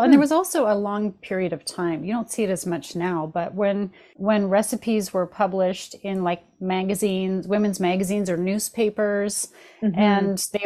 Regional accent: Canada; we're Canadian and we don't have a position of a first lady.

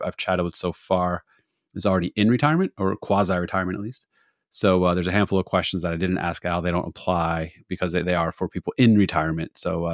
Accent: New Jersey, United States; who happens to also coincidentally live in my home state of New Jersey.

